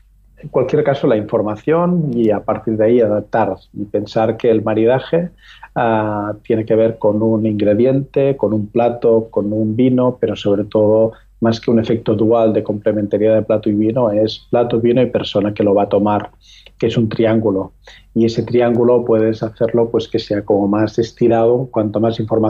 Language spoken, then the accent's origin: Spanish; Catalonia, Spain; venimos del Valle del Llémena, una zona de agrícola, ganadera, a 20 kilómetros del centro de Girona, pero una valle recóndita